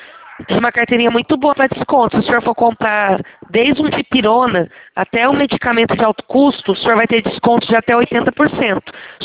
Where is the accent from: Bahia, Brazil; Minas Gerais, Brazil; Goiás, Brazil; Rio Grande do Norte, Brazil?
Minas Gerais, Brazil; Juiz de Fora; Eu sou de Juiz de Fora, senhor.